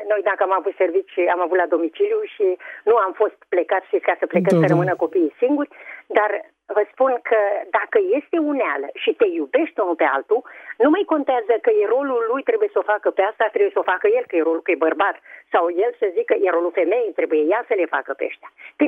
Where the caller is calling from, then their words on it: Craiova, Dolj, Romania; de la Craiova.